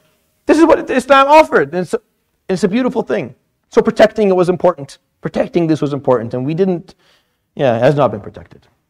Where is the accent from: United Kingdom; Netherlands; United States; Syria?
Syria; Damascus, Damascus Governorate; I grew up in the Middle East all my life. I know what I'm talking about. I know what I'm saying. It was just as scarce as it is here. Like I grew up and lived in Damascus.